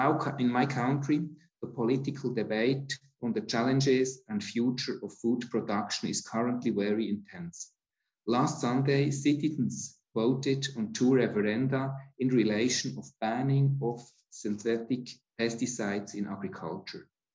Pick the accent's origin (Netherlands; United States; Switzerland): Switzerland; I was born in 1972 in Switzerland, where I grew up as a farm boy